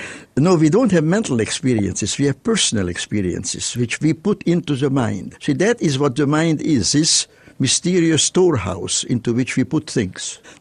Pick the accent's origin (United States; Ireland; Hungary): Hungary; Budapest; Now, of course, growing up in Budapest, there were mental hospitals there too.